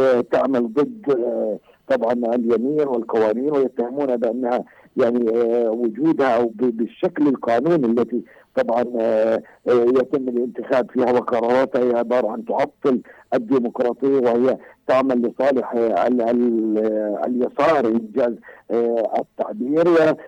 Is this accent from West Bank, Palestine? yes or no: yes; West Bank, Palestine; تحدي إلينا كفلسطينيين في الضفة الغربية